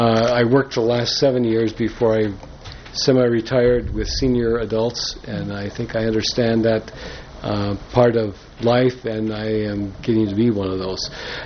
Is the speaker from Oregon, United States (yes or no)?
yes; Oregon, United States; I grew up in Oregon, and I grew up in a family. My dad was the head of the school for the deaf in Oregon for 40 years.